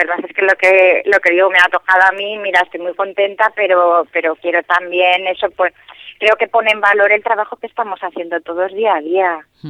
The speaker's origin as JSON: {"language": "Spanish", "town": "Madrid", "region": "Community of Madrid", "country": "Spain", "said": "Un hotel que yo como madrileña veía desde la calle así de lejos, ¿no?"}